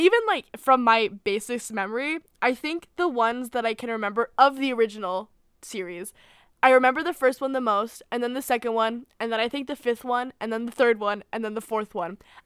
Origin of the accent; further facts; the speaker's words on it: Arizona, United States; We grew up in Arizona. It's very hot.